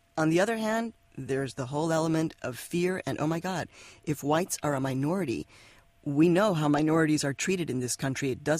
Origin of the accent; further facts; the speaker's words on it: United States; I'm a human being, I'm American, and I'm really hopeful about our future